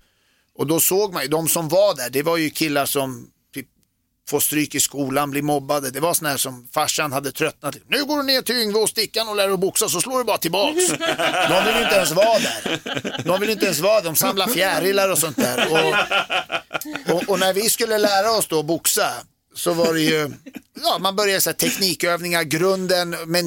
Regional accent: Sweden; born there; jag är född i Sverige, men har föräldrar som... Så jag härstammar från... Jag är armenier.

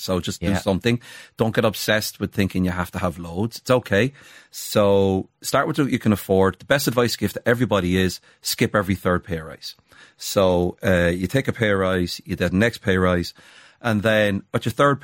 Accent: Carlow, Leinster, Ireland; I'm from Carlow. It's a nice place, but you might want to live there.

